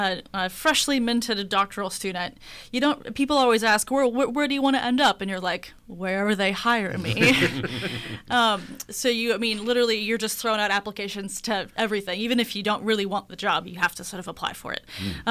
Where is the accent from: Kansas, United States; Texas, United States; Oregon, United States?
Kansas, United States; I'm originally from Kansas for I guess 4 years there in the middle.